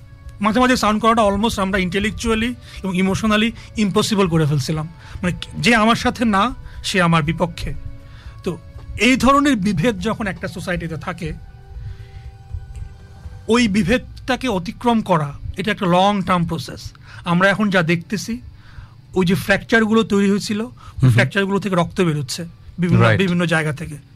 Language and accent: Bangla; Chittagong, Chittagong Division, Bangladesh; also born or lived in Sylhet; আমি চিটাগাংয়ে বড় হয়েছি, আমাদেরকে মানে আমরা যারা চিটাগাংয়ের বাইরে থেকে এসে চিটাগাংয়ে বড় হয়েছি তাদেরকে বলা হতো বইঙ্গা